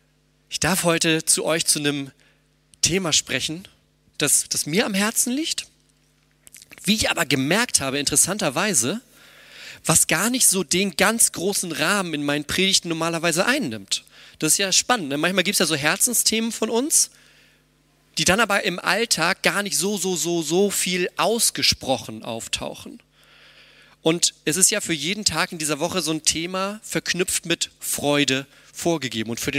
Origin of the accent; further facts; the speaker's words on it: Schleswig, Schleswig-Holstein, Germany; ich bin ganz in der Nähe quasi bei Schleswig aufgewachsen, ja, also ähnlich, ne, plattes Land und Wasser daneben, so, das ist so das, wie ich aufgewachsen bin, das ist so das, was ich kenne.